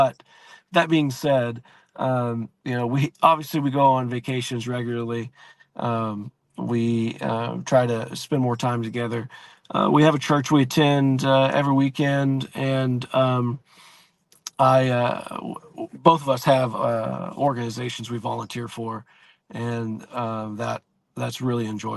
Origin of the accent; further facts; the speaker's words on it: Crossville, Tennessee, United States; I grew up in Crossville, Tennessee, which is a little smaller town north of Chattanooga, off Interstate 40.